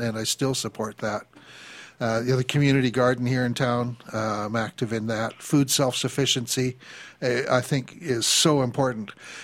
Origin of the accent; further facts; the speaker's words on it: Campbell River, British Columbia, Canada; And then suddenly, my hometown Campbell River here has got a local guy running.